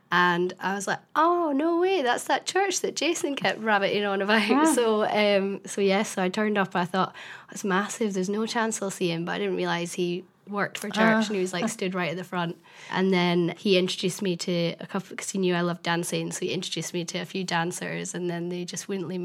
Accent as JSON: {"language": "English", "region": "Scotland", "country": "United Kingdom", "moved": "yes", "lives_now": "England", "said": "I'm from a wee town in the middle of nowhere, really, in Scotland."}